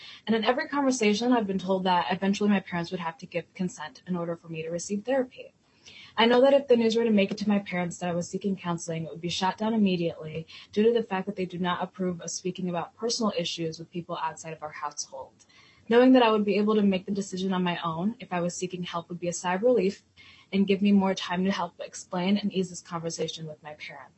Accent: Kenya; born there; I was born in Kenya into a culture where discussing topics like mental health was looked down upon.

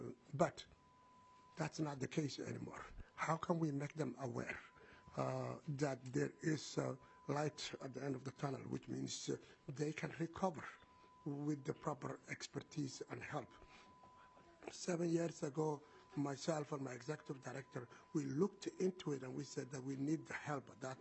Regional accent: Somalia; English is a second language; now in United States; I'm originally from Somalia

